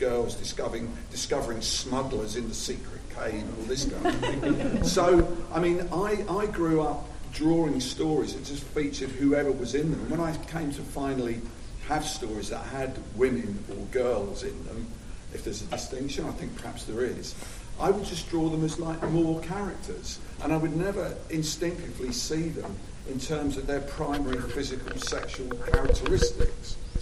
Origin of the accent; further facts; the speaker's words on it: England, United Kingdom; But it's kind of weird growing up in England, because we had boys' comics and we had girls' comics.